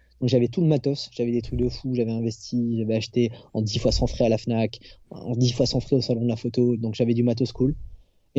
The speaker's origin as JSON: {"language": "French", "region": "Réunion", "country": "France", "tie": "born or raised there", "said": "j'ai fait un stage à La Réunion, donc là où j'ai grandi 7 ans."}